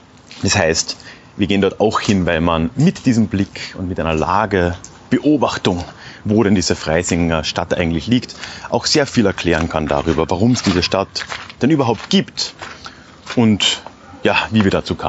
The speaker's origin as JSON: {"language": "German", "country": "Austria", "said": "Als Österreicher sage ich jetzt mal, die Bezeichnung Berg ist vielleicht ein bisschen übertrieben."}